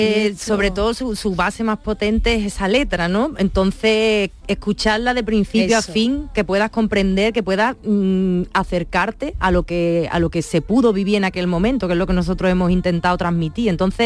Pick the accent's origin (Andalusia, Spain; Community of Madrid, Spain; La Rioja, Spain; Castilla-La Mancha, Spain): Andalusia, Spain; sé que la gente de mi tierra no nos vamos a apartar en ningún momento y vamos a seguir ahí para adelante, y eso no se puede decir en todos los lugares del mundo, pero mira, en Andalucía sí.